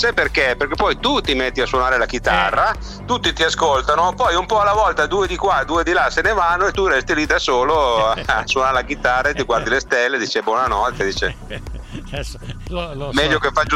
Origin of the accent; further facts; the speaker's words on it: Milan, Lombardy, Italy; Io sono di Milano, sì.